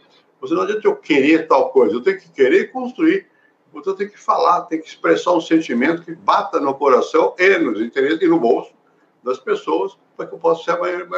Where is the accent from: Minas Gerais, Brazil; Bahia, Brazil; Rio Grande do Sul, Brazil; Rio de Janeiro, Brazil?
Rio de Janeiro, Brazil; born there; eu nasci no Rio, sou paulista, minha mãe é amazonense, meu pai é do Paraná, meus avós são de Goiás.